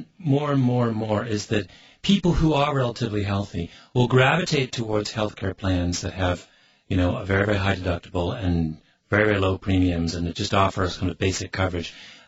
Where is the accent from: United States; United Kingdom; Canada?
Canada; I mean, I'm a Canadian.